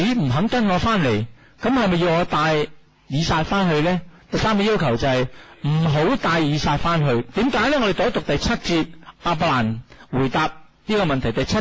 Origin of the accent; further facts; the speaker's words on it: Hong Kong; 我哋香港人